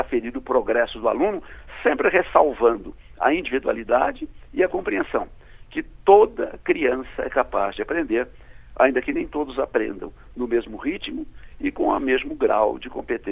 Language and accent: Portuguese; Brazil; como brasileiro, com muita amargura